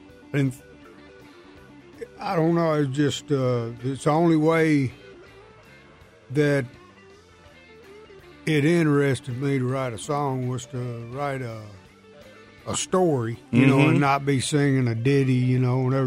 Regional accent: Kentucky, United States; Well, I mean, we listened to the radio when I was a kid, you know

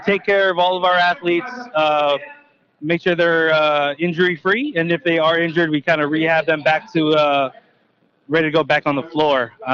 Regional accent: Vallejo, California, United States; I love Napa and my hometown of Vallejo.

